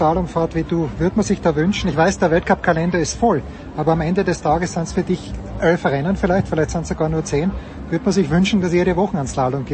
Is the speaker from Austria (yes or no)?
yes; Styria, Austria; ich bin Steirer